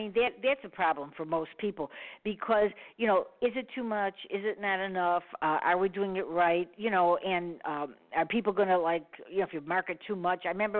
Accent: Chicago, Illinois, United States; and I'm from Chicago.

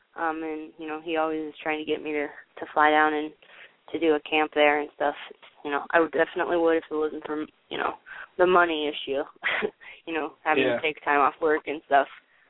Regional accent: Pacific Northwest, United States; But I'm initially from the Pacific Northwest, so Florida and me just didn't really mix very well.

